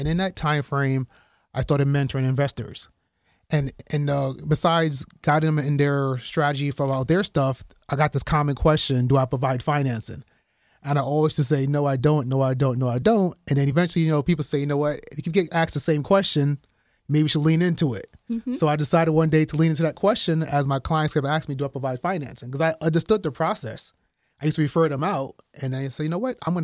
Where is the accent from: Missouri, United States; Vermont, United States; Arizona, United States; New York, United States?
New York, United States; Brooklyn; also born or lived in Guyana; now in Pennsylvania, United States; I'm from the Caribbean, from Guyana. I grew up in Brooklyn, New York, and then I've lived in Pennsylvania for probably over 10 years now.